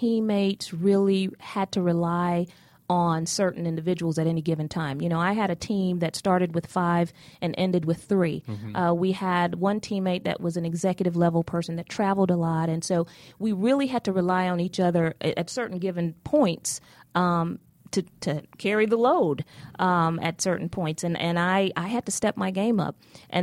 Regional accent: Saint Croix, U.S. Virgin Islands; also born or lived in Bronx, United States; I was born in the Bronx, New York, but just stayed there for about a year, and then Mom moved back to St. Croix, and so I grew up in the islands, in the Virgin Islands, and that's where all my family is

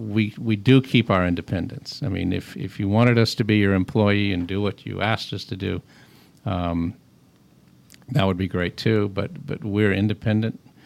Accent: Atlanta, Georgia, United States; No. You know, I grew up in Atlanta. I came back home. I really like it.

